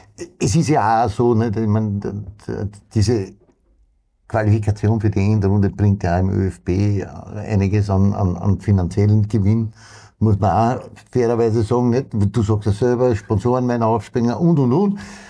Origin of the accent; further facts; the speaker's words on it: Austria; Da bin ich Österreicher